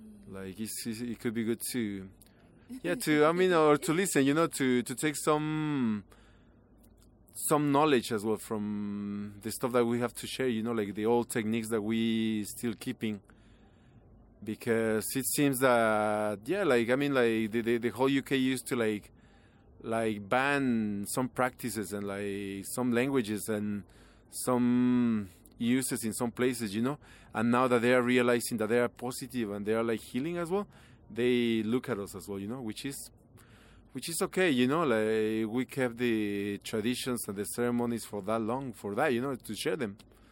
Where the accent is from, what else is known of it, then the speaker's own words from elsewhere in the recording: Mexico; I'm from Mexico, but … you know. And I am an indigenous tattoo artist and body piercer from Mexico.